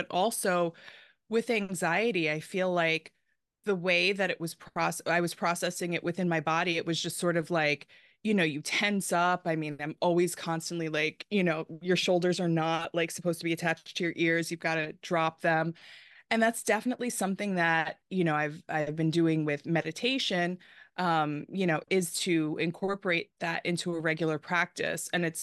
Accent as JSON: {"language": "English", "region": "New York", "country": "United States", "tie": "born or raised there", "said": "Yeah, like you said, I'm born and raised in New York, and my love for New York never dies."}